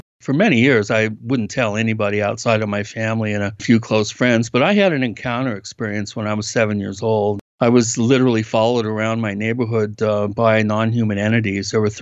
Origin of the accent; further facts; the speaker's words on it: Bellevue, Washington, United States; also born or lived in Palm Springs; I was born in the Palm Springs area. I was only there for about a year. My parents moved up to Washington State in the Seattle area, and I grew up in Bellevue, Washington.